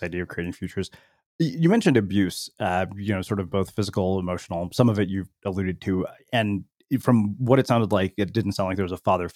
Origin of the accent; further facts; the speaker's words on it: India; as an Indian person, it's pretty, you know, you're well aware of the fact that you're of a different color and a different race. And I think that happens fairly early, especially as an immigrant.